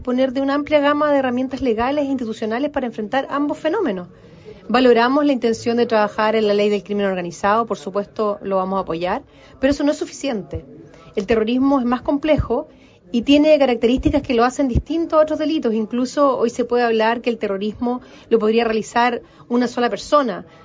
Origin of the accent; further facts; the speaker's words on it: Chile; somos millones los chilenos que no compartimos esa opinión de él.